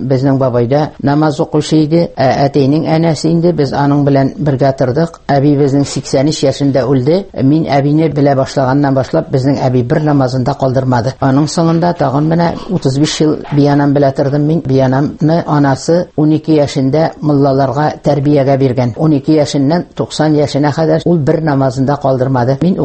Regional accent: Agryz, Tatarstan, Russia; Туган ягым Әгерҗияғы Ижбайкинеке 1941 елның 16 маенда туганмын мин. Безнең әтәйнең бөтен нәселләре барса да намаз укыйлары, барса да дини нәселе.

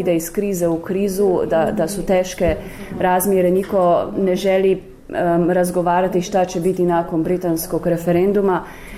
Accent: Slovenia; Croatian is a second language; Ja dolazim iz Slovenije. U Sloveniji imali smo veliki entuzijazam ispred prije dolaska u Evropsku uniju i naravno nakon.

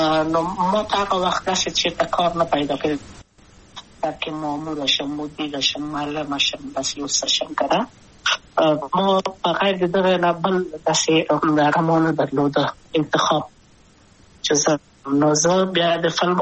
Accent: Kabul, Afghanistan; also born or lived in Wardak; د پلار مې د وردګو ولایت ته خلیګم. څه کې دلې د کابل په تخت پل سیمه کې یم او لویا شویم کابل کې

